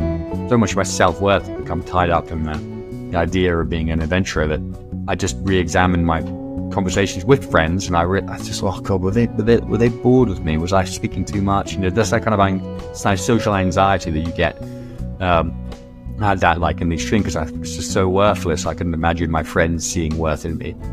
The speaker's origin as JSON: {"language": "English", "town": "Edinburgh", "region": "Scotland", "country": "United Kingdom", "lives_now": "London, United Kingdom", "said": "I'm down in London now. Yeah, I've lived here for a couple of years, but I'm from Edinburgh, despite my accent."}